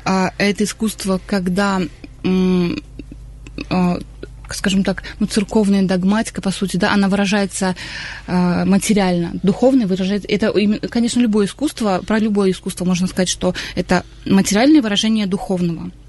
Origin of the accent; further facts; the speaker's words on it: Ukraine; also born or lived in Vladivostok, Russia; now in Nizhny Novgorod, Russia; мы 10 лет жили во Владивостоке, а сами мы с Украины.